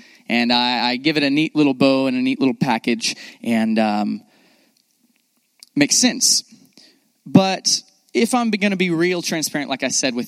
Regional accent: Austin, Texas, United States; Like I grew up in Austin. The weirder, the better in my mind.

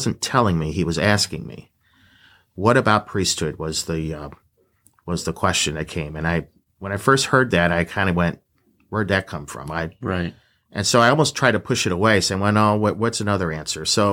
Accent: St. Louis, Missouri, United States; I grew up in South St. Louis, St. Margaret of Scotland Parish, and I have a younger brother, Eric.

